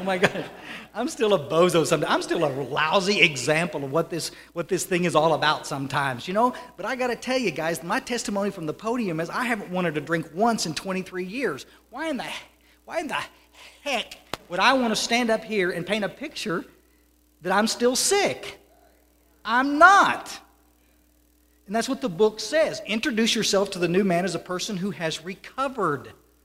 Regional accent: Kerrville, Texas, United States; born or raised there; also born or lived in Odessa

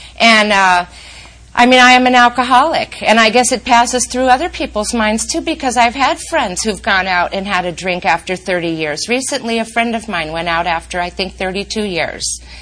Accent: Minneapolis, Minnesota, United States; And I mean, you know, here we come from Minneapolis.

